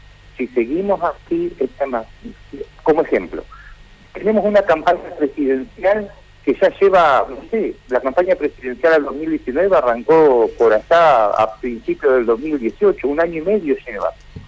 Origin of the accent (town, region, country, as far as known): Argentina